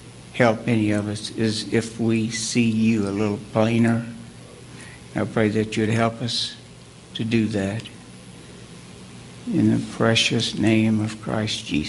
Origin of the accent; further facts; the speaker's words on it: Kentucky, United States; We're just a bunch of hillbillies from Kentucky. My parents were I was born over in the Red River Gorge, right on the edge of the Red River Gorge back a few years ago.